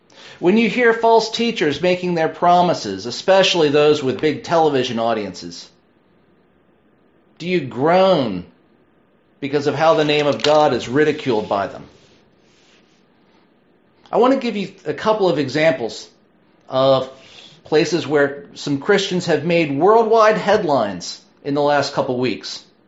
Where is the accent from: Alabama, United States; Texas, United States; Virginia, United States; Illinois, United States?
Virginia, United States; Lynchburg; Many of you know I grew up in Lynchburg, Virginia.